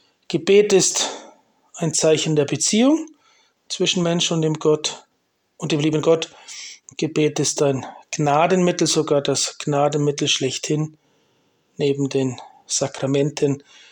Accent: Liechtenstein; Wir haben bei uns in Liechtenstein den Fürsten, der hat eine ganz schöne Burg, ein Schloss oberhalb von Vaduz.

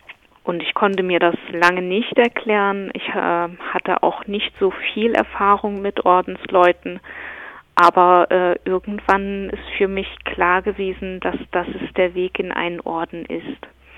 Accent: Mecklenburg-Vorpommern, Germany; Ich habe meine Kindheit in der DDR verbracht, in Mecklenburg. Ich bin in einer katholischen Familie groß geworden, war aber als Kind nicht getauft.

